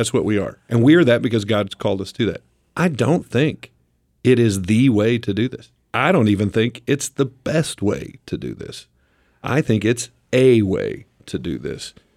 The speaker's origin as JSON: {"language": "English", "town": "Great Bend", "region": "Kansas", "country": "United States", "tie": "born or raised there", "said": "I grew up in Great Bend, went to college in Hayes, and was a youth pastor."}